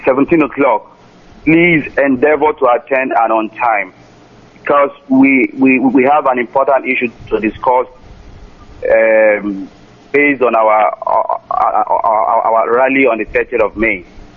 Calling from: Imo, Nigeria; I am from Isialamba, I know, in Imo State, Biafra land.

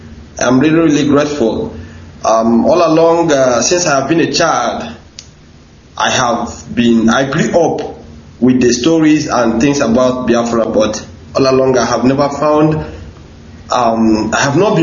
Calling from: Qatar; I am calling from Qatar.

